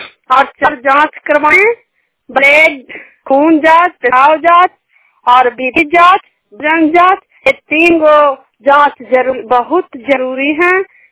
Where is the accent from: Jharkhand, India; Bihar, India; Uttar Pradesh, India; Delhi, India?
Bihar, India; Saikari; सैकरी के निवासी हूँ, सैकरी पंचायत के रहने वाली हूँ, जिला नालंदा से बोल रहे